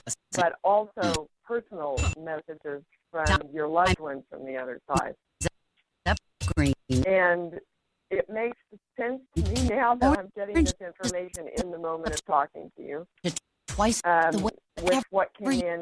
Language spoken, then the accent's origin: English; Kansas, United States; I ever since I was a kid from Kansas, just love the wind.